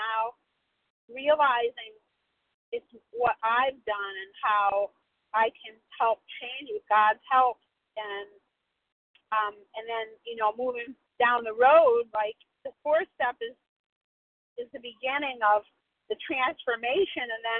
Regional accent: Connecticut, United States; I'm from Connecticut, recovered.

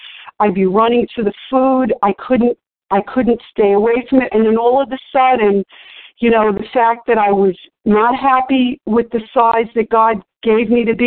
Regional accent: New York, United States; And you know, growing up in New York, not every young girl, but back in those days, I wanted to be a model

